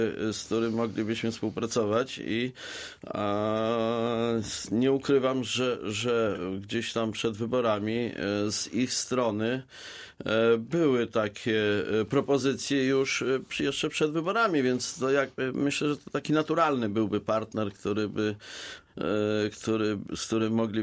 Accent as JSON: {"language": "Polish", "town": "Żary", "region": "Lubusz Voivodeship", "country": "Poland", "said": "W Żarach, ja jestem z Żar, tak"}